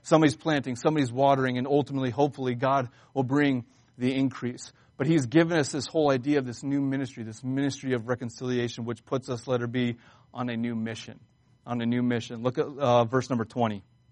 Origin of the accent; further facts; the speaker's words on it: United States; born there; I was born in America, a free country.